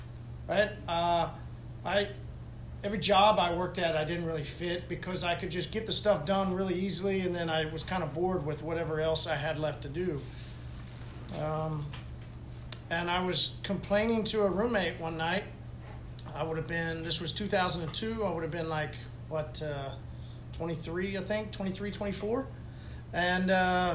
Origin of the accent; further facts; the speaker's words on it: Tulsa, Oklahoma, United States; I grew up here in Tulsa. I grew up in a very conservative Southern Baptist home.